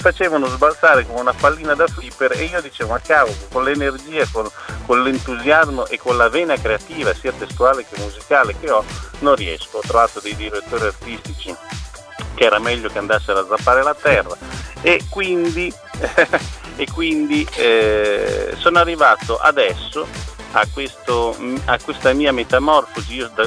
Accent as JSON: {"language": "Italian", "town": "Ravenna", "region": "Emilia-Romagna", "country": "Italy", "said": "sono di Ravenna"}